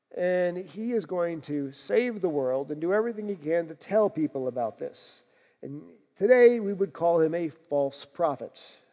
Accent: New Jersey, United States; Growing up in New Jersey, I grew up listening to him on the radio.

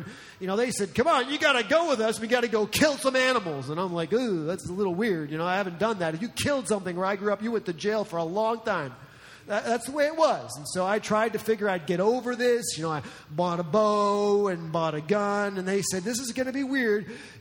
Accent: New Jersey, United States; accent: New Jersey; Some of you know that I grew up outside of New York City, in New Jersey. I'm a Jersey boy, okay?

